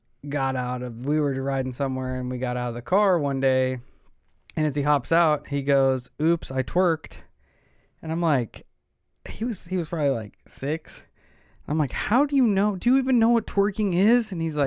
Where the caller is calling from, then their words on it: Australia; I'm a listener from Down Under.